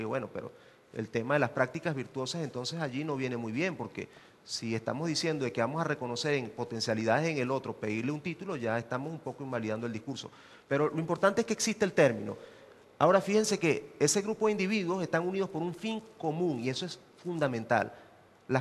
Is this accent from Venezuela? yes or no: yes; Venezuela; En mi pueblo en Venezuela existe un dicho para eso.